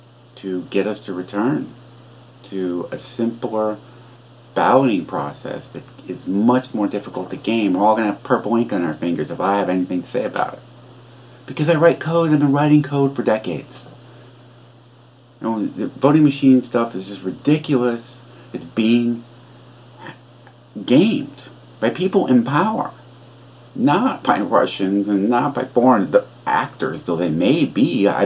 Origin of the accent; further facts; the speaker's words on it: United States; Hey, I'm American, Vlad. So, I think Americans need to pay attention to chess.